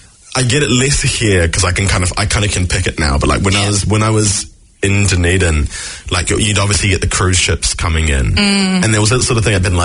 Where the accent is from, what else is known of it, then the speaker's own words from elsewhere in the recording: Jamaica; as proud as I am as a Jamaican